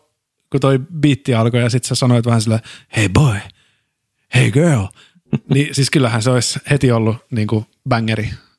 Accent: Turku, Southwest Finland, Finland; olen turkulainen, lähestyn negation kautta asioita

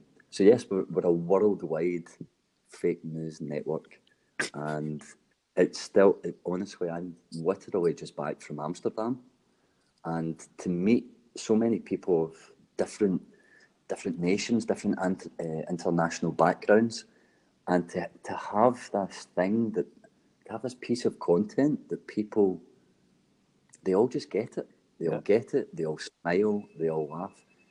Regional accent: Glasgow, Scotland, United Kingdom; being Glaswegian and trying to speak to an international audience has its problems

